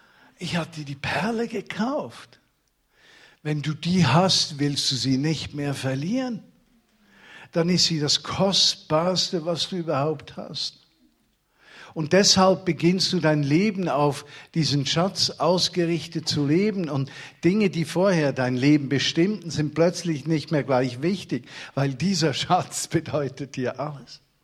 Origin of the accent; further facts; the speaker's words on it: Zurich, Switzerland; in Zürich, wo ich aufgewachsen bin